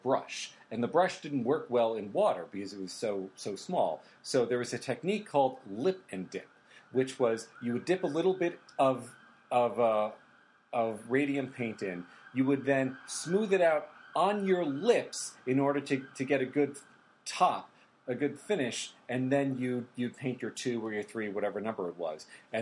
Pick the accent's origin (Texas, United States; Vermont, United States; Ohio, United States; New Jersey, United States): New Jersey, United States; South Orange; I'm from South Orange, and I drive through Orange every day to get to work.